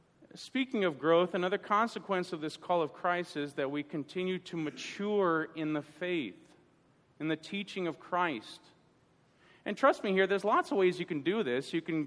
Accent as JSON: {"language": "English", "town": "Pittsburgh", "region": "Pennsylvania", "country": "United States", "said": "sorry, I'm from Pittsburgh, it doesn't, nothing to do with that, okay?"}